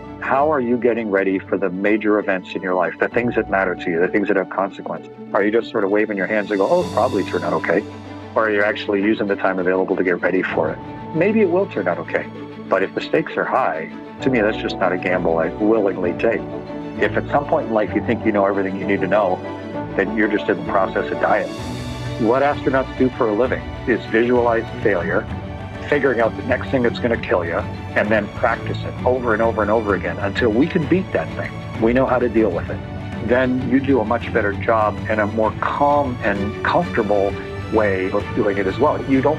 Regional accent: Canada; I was the top test pilot in the U.S. Navy as a Canadian.

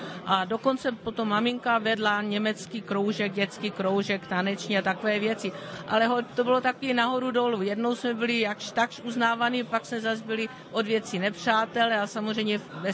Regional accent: Jablonec nad Nisou, Liberec Region, Czechia; now in Germany; My jsme nejdřív šli do Baden-Württemberska, protože my jsme teprve odcházeli z Jablonce v roce 64.

